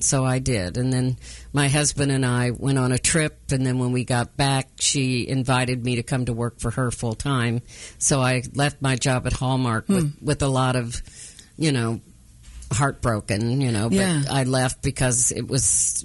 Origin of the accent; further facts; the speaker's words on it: Kansas City, Missouri, United States; also born or lived in Chicago, United States; Well, I was born in Chicago on the South Side, and I was raised in Kansas City at 926 Indiana, and then 18th in Cleveland, and my father stayed there till late.